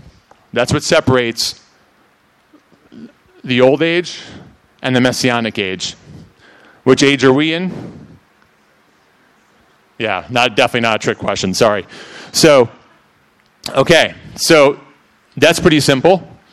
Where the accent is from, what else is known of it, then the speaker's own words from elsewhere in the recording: New York, United States; Oh, true, I'm from New York, man. This is slow for me.